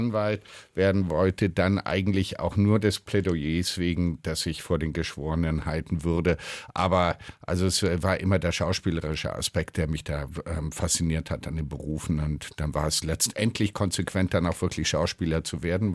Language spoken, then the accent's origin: German; Germany; also born or lived in Friedberg / Ludwigsburg / Kiel / Fulda; ich bin nicht hier in Berlin aufgewachsen. Mein Vater wurde des Öfteren in Deutschland, innerhalb Deutschlands umstationiert und auch nach Amerika. Und wir sind dann natürlich immer mitgezogen. Also wir waren auch in Friedberg, in Ludwigsburg, in Kiel, in Fulda, in Heidelberg